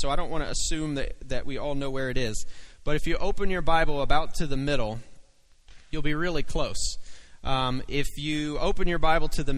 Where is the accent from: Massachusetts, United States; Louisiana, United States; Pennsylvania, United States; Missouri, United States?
Pennsylvania, United States; I grew up in Pennsylvania, and we didn't get west of the Mississippi very often.